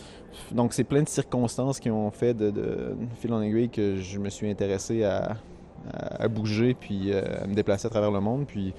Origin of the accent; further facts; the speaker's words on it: Quebec, Canada; est un voyage chez moi, au Québec.